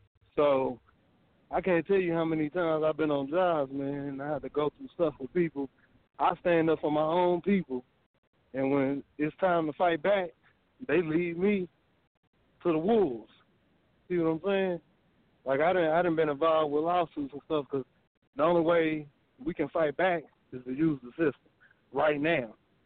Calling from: Indianapolis, Indiana, United States; Indianapolis.

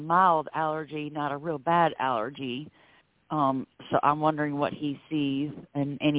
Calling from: Florida, United States; I'm calling from Florida.

